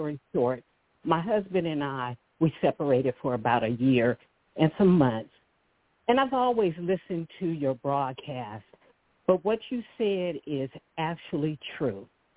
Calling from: California, United States; Shalom, Elder. … I'm calling from California.

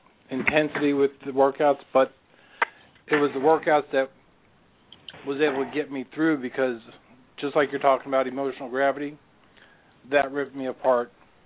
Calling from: Nashville, Tennessee, United States; I'm calling in from Nashville.

